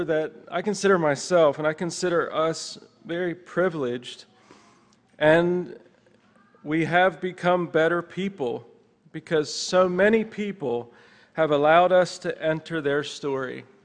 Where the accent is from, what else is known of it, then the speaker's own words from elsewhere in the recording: United States; Growing up in America, had what we needed, plus what most of what we wanted.